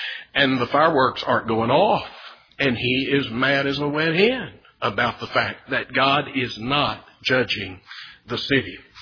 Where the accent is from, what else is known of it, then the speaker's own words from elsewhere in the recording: Texas, United States; When I grew up in Texas, wind out of the southwest, blowing up across the deserts of Mexico, man, that was the hot one.